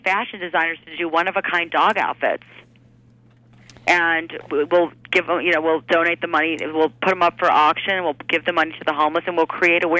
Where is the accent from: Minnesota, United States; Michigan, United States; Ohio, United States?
Ohio, United States; I'm from Ohio, so a small town in Ohio. So I grew up with the animals my whole entire life